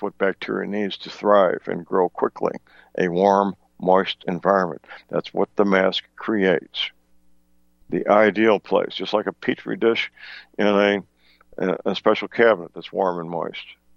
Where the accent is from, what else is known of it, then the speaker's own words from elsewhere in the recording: St. Louis, Missouri, United States; Now, my hometown, St. Louis, has become a blue city, unfortunately, over the years.